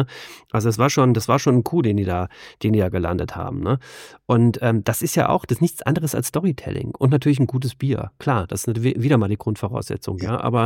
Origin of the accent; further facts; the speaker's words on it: Hesse, Germany; bei uns im Rhein-Main-Gebiet, wo ich herkomme.